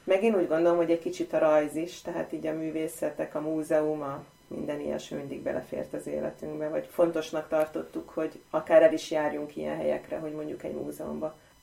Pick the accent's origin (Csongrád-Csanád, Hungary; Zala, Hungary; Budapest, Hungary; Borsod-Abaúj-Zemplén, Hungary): Budapest, Hungary; Zugló; Én tősgyökeres zuglóiként kerültem bele ebbe a házasságba. Mindig is pesti lányka voltam.